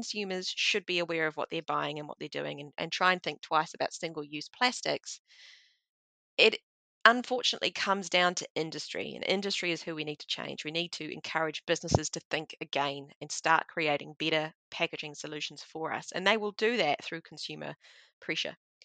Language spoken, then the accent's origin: English; New Zealand; And again, being a Kiwi, you'll say I'm biased about this one